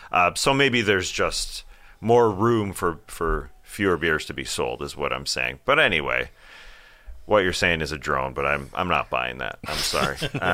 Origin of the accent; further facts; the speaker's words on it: Canada; I'm French Canadian.